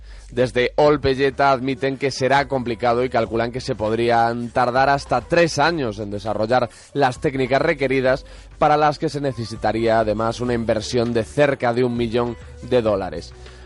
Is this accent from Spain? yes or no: yes; Galicia, Spain; trasladándonos a mi tierra, a Costa da Morte, en Galicia